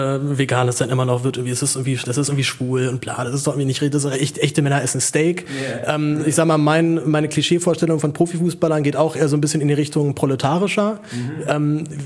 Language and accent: German; Berlin, Germany; ich bin ja Berliner